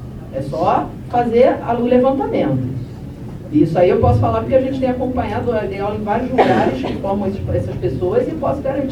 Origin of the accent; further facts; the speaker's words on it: Macaé, Rio de Janeiro, Brazil; eu também sou do interior, sou de Macaé